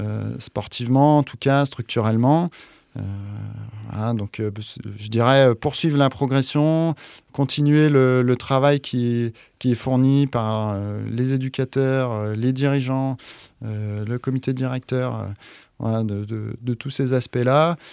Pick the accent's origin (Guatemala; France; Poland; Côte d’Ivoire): France; Bâgé, Auvergne-Rhône-Alpes; puisque je suis originaire donc de Bagé, qui est juste à côté de Feyant.